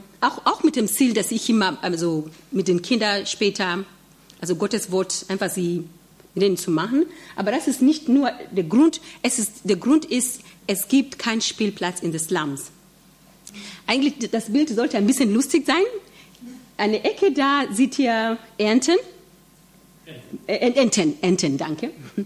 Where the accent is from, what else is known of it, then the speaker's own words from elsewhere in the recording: Kenya; German is a second language; Und deswegen bei uns in Kenia, man sagt, wir haben Tourismus, wir verkaufen auch Blumen, sogar unser Kaffee wird gebraucht, um andere Kaffee in der Welt zu veredeln.